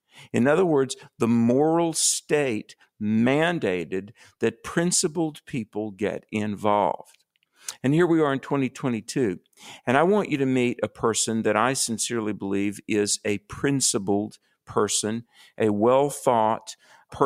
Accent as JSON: {"language": "English", "region": "North Carolina", "country": "United States", "said": "I'm especially enthused because you're from my home state of North Carolina."}